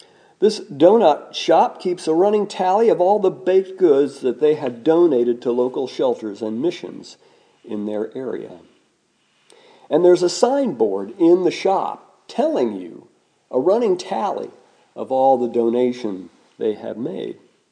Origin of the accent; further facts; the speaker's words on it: Midwest, United States; Is that because I was raised in the Midwest or because I was the son of a farmer?